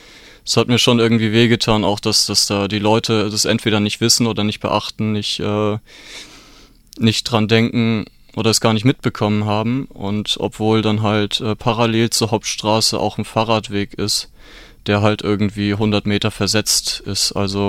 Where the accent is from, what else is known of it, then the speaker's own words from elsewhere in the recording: Tübingen, Baden-Württemberg, Germany; Ich komme auch aus Tübingen und Unterjesing.